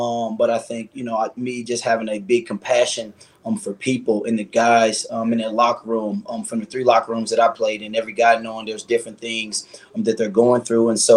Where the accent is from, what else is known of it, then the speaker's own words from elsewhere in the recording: United States; And for me as an American, I take back to one of the great past presidents